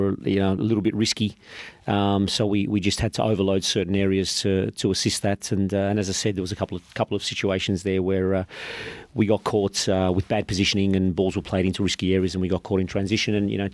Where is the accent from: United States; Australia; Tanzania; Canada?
Australia; And from an Australian perspective, we need a lot of our